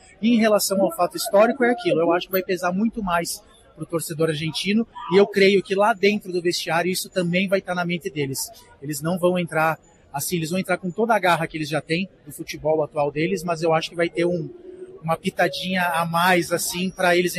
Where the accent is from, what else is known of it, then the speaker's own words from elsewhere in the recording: Brazil; Sou nascido, sou criado no Brasil, minha família toda torce para a seleção.